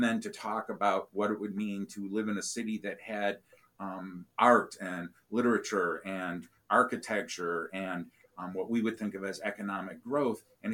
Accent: Northern United States, United States; Growing up in the North, you know, in the 1960s and 70s, like I did, still plenty of racism to be found there as well, right?

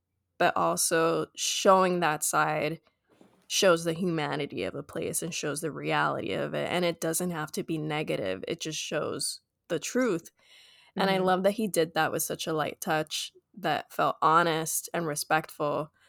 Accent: Puerto Rico; I'm from Puerto Rico, so a completely different culture

